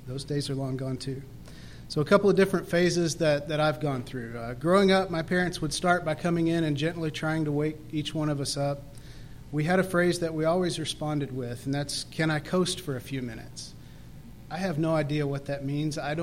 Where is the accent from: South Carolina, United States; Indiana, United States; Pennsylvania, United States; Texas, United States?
Texas, United States; when I got back to my hometown in Texas here